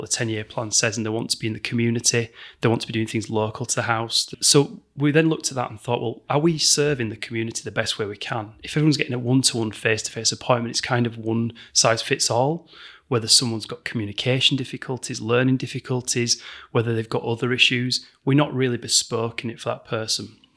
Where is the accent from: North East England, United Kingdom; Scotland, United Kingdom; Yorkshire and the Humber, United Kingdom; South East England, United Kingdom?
Yorkshire and the Humber, United Kingdom; Bradford; I grew up local. I'm from Little Horton over at BD5.